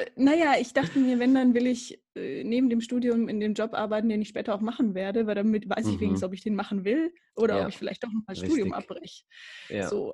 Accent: Erlangen, Bavaria, Germany; Ursprünglich komme ich aus Erlangen, geboren bin ich in Erlangen. Ah, jetzt wohne ich im Fürther Landkreis, also nicht weit von Erlangen entfernt. Ja, okay. Bin zurück in meine fränkische Heimat.

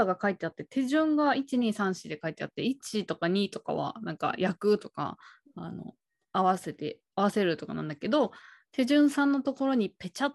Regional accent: Kunitachi, Tokyo, Japan; 私の地元の東京の国立だとたこせん300円だったんだけど

